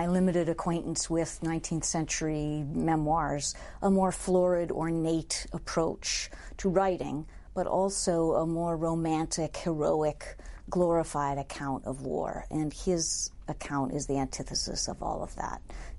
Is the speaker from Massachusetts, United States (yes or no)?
yes; Boston, Massachusetts, United States; I grew up in Boston.